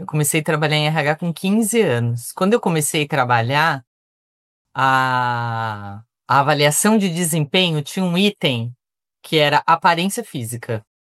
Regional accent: Brazil; eu acho que é a gente como indivíduo, como brasileiro, sabe?

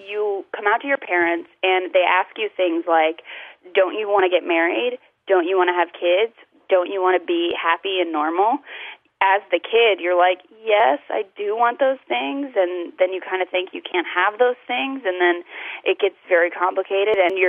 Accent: the South, United States; I'm from the South, so it was a little nerve-wracking, but I was also at a liberal arts college, so I had a huge support.

